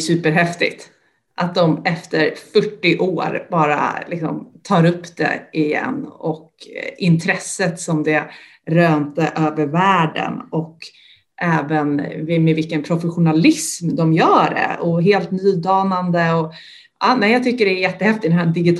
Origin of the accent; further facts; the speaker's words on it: Sweden; Det gör att man blir lite stolt som svensk ändå.